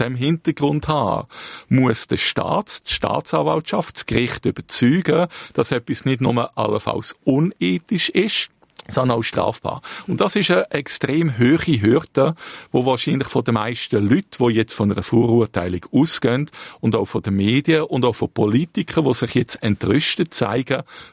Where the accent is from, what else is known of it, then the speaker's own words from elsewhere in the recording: Switzerland; Weil bei uns in der Schweiz, und das ist anders als zum Teil im Ausland, haben wir beim Bezirksgericht Zürich 3 Profi-Juristen, die das anschauen.